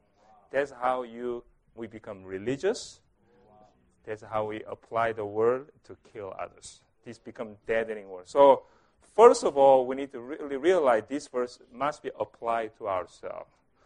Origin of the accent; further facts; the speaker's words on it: Columbus, Ohio, United States; I'm from Columbus, Ohio.